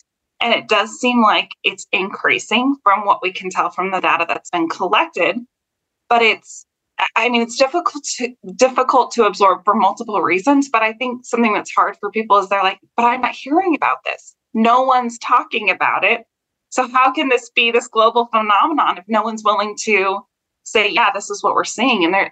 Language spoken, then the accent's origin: English; United States; now in Kansas City, United States; So I'm sure as your audience can hear, I'm from the United States. I specifically live in Kansas City. So I'm right in the middle of the United States.